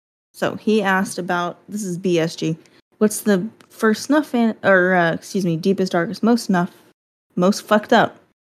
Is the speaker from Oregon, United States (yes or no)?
no; Pennsylvania, United States; I'm thinking back to my hometown days in PA, you know, Pennsylvania.